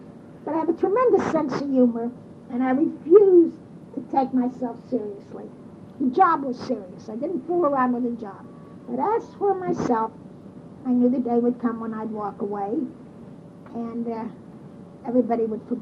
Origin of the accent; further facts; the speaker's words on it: Pittsburgh, Pennsylvania, United States; I grew up in the Hill District on Robert Street